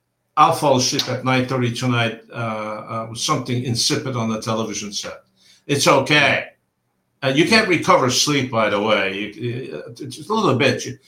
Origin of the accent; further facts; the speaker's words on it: Transylvania, Romania; first language Hungarian; also born or lived in Hungary; I was born and raised in Transylvania, which is Romania, but it used to be Hungary, Hungarian speaking, and so on.